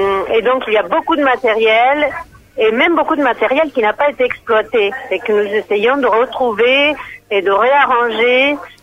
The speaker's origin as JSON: {"language": "French", "country": "Argentina", "also_born_or_lived": "Paris, France", "moved": "as an adult", "said": "d'origine italienne. La France, mon lien avec la France vient, en fait, c'est un lien professionnel. J'ai quitté l'Argentine en terminant mon doctorat."}